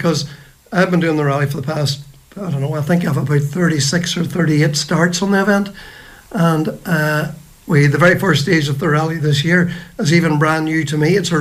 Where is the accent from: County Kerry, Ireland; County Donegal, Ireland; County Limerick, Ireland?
County Donegal, Ireland; Letterkenny; I'm very much a local here, born and reared in Letterkenny, or born and raised in Letterkenny.